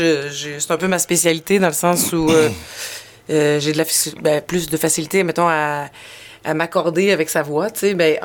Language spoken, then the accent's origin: French; Trois-Rivières, Quebec, Canada; je viens de Trois-Rivières au Québec, et quand j'ai vu Florac Trois-Rivières, je me suis dit, c'est un signe. C'est ça, on vient tous, Nicolas, Dominique et moi, on vient de Trois-Rivières.